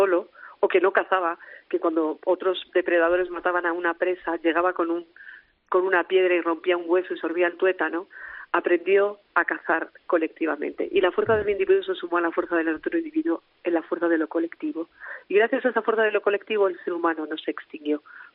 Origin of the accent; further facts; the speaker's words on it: León, Castile and León, Spain; yo soy de León, soy leonesa